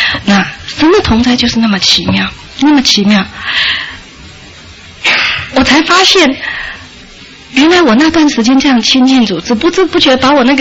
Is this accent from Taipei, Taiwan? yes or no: yes; Taipei, Taiwan; 因为我是台北人啊，那在家里又是老幺哈，女孩子的老幺